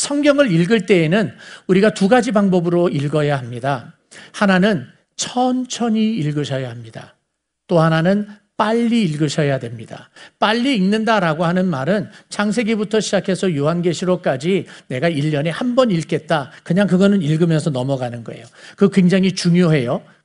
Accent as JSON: {"language": "Korean", "country": "South Korea", "said": "내가 왜 한국 사람으로 태어난지에 대한 해답을, 질문을 던졌고"}